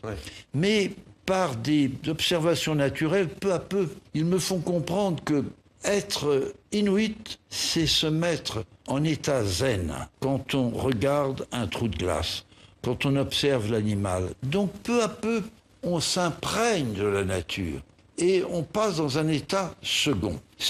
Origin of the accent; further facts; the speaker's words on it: France; Je suis français, je suis un scientifique